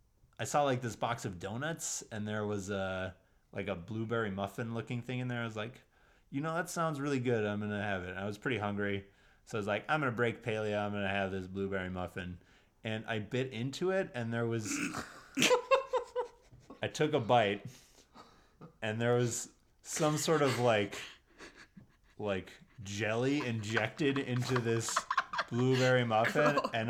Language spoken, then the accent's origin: English; Montana, United States; born there; Well, I was born in Montana.